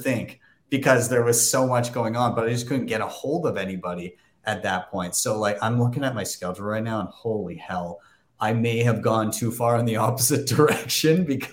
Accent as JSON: {"language": "English", "country": "Canada", "said": "I'm too Canadian."}